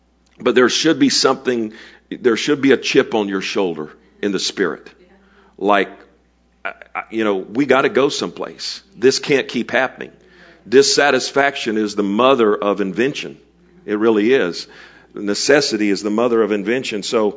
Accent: Fort Myers, Florida, United States; Thomas Edison has a winter home in the town that I grew up in Fort Myers.

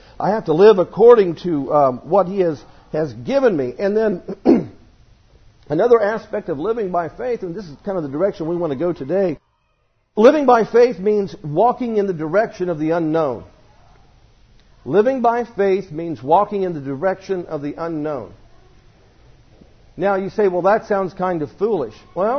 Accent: United States; now in Australia; I'm here in Australia. I'm from the United States.

